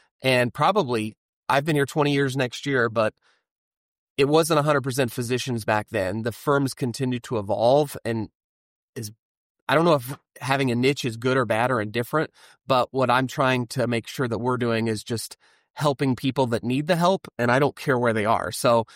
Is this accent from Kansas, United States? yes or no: yes; Topeka, Kansas, United States; I grew up in Topeka, Kansas, which great. I'm glad I'm not there. It's a great place to grow up.